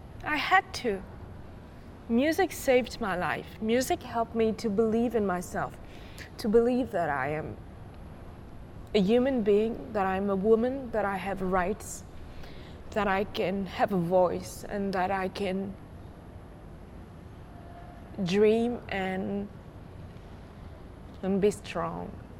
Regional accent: Mali; being an African woman, I was born and raised in Mali.

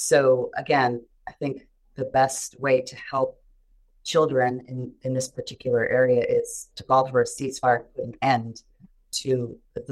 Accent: Gaza, Gaza Strip, Palestine; English is a second language; now in Houston, United States; I am a physician, American-Palestinian physician from Houston, Texas. I am from Gaza. My family, my father was born of Honduras, and my mother was born in the city of Gaza.

